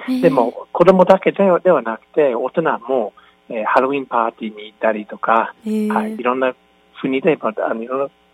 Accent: Toronto, Ontario, Canada; Japanese is a second language; also born or lived in Tokyo / Osaka; now in Fukuoka, Japan; カナダ。カナダのトロント。トロントという町。

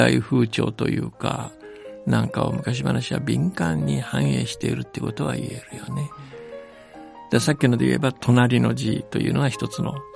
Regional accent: China; 僕は中国育ちなんだけど、例えば黄河っていう川の千何百キロか平らなところ流れてるんですね

